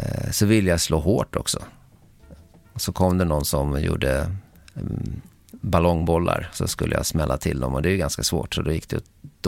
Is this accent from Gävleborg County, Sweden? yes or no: no; Västra Haninge, Stockholm County, Sweden; Jag kommer från Västra Haninge, söder om Stockholm, men längst ut på pendeltåget.